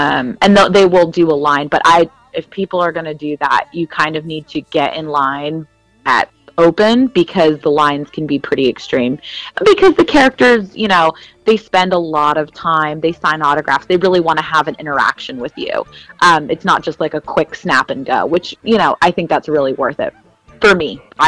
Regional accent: Florida, United States; I've told listeners in the past, I grew up in Florida.

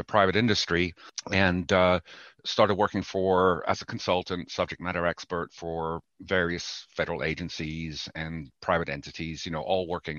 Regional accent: Bonn, North Rhine-Westphalia, Germany; now in Pittsburgh, United States; Well, I'm originally from Germany. My hometown is Bonn, but I am living in Pittsburgh, Pennsylvania, United States.

